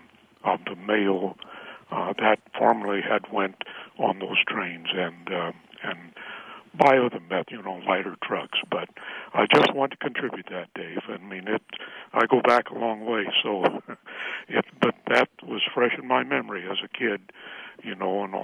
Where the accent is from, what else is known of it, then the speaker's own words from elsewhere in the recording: Terre Haute, Indiana, United States; I grew up in Terre Haute, Indiana.